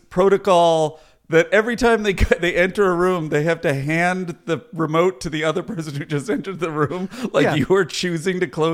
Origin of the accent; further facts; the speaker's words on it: Manhattan, New York, United States; I grew up in Manhattan, so he had all the toys.